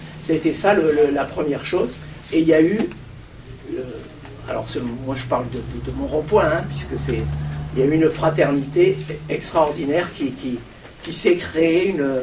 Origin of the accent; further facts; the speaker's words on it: Tournemire, Occitanie, France; parce que je suis de Tournemire.